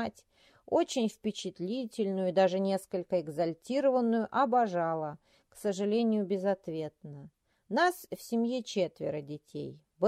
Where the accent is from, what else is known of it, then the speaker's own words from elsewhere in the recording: Taganrog, Rostov Oblast, Russia; born there; меня тоже родила мать. О занятости своих теток ничего сказать не могу, не знаю. Но родила не в Москве, а в Таганроге. Замечательный город. К тому же быть землячкой Чехова почетно.